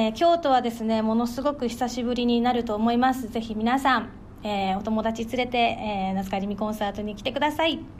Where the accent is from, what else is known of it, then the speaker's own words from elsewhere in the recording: Ishigaki, Okinawa, Japan; この Me for You という言葉は私のふるさと石垣島でありがとうという意味です。